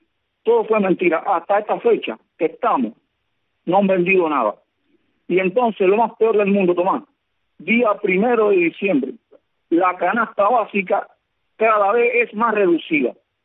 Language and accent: Spanish; Cuba; nosotros los cubanos. Los cubanos que vivimos aquí en Cuba, que somos los cubanos de aquí.